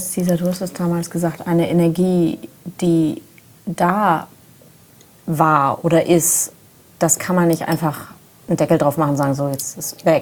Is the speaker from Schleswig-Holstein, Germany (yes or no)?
yes; Kiel, Schleswig-Holstein, Germany; Der auch aus Kiel kommt. Also ja, wir kommen alle aus dem Norden, lieben die Ostsee.